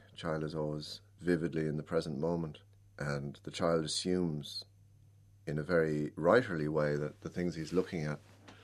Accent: Ireland; as an Irish writer

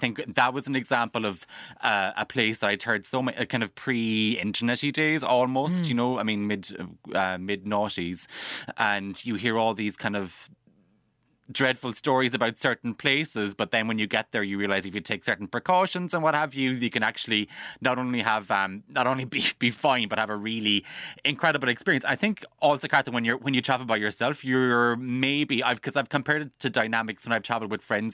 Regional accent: Ireland; I guess we as Irish people, we're such, you know, we're a pure nation of gallivanters.

